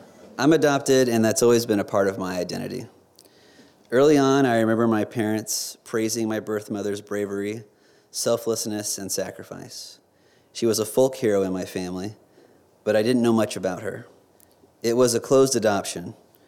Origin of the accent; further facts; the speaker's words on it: Grand Island, Nebraska, United States; my birth mother was from Danville, Virginia, a town more than 1,000 miles from where I grew up in Grand Island, Nebraska.